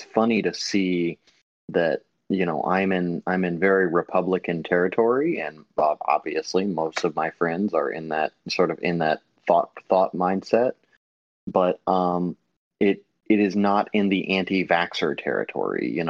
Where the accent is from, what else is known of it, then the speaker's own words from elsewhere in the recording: Atlanta, Georgia, United States; I'm from North Atlanta, so I'm in Georgia. Georgia is a southeastern state.